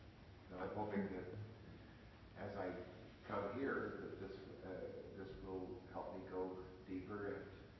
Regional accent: San Jose, California, United States; I found a church. I'm from San Jose. We're visiting here today.

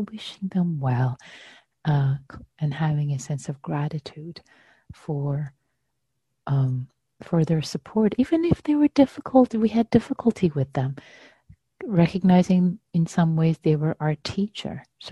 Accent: Iran; when I was growing up in Iran

